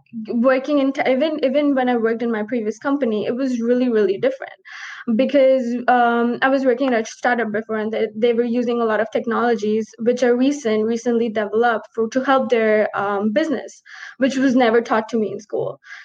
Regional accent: India; moved away as an adult; now in Canada; Because I'm from India. When I was working in India

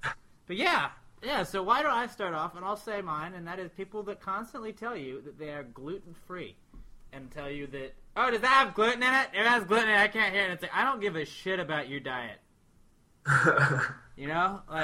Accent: United States; Look, I'm American, and I'm focusing on playing real sports

